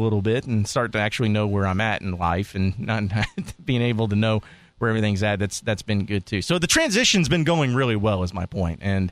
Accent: Fayetteville, United States; also born or lived in Dallas; I was born in Dallas. I lived there for about a year and a half and then moved to Fayetteville, lived there ever since. I mean, goodness, 26 years it seemed like.

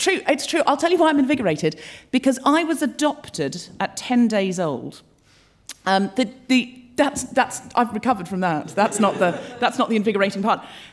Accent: Australia; I was brought up in Australia. I know I don't sound especially Australian, but I read a lot of Enid Blyton as a child and I picked up the accent from the books. I was born in Brisbane

